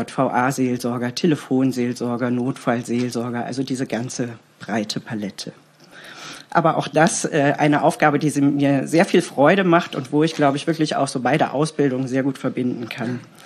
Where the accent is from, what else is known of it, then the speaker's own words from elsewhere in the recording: North Rhine-Westphalia, Germany; born there; ich komme gebürtig aus der Nähe von Köln, habe da auch meine ersten Berufsjahre verbracht und bin aber seit einigen Jahren schon im Bistum Limburg tätig.